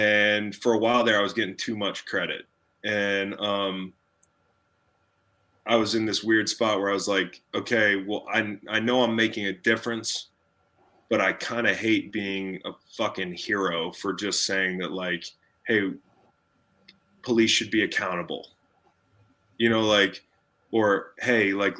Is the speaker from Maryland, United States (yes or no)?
no; Charlottesville, Virginia, United States; I'm from Charlottesville. I'm a white guy.